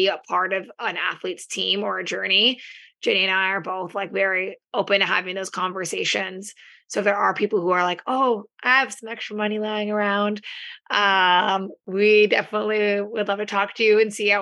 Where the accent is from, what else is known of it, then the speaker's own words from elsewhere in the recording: Canada; because we're all Canadian.